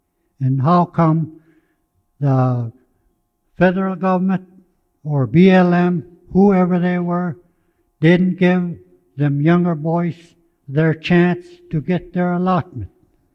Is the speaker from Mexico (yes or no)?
no; Tanacross, Alaska, United States; born and raised in Tanner Cross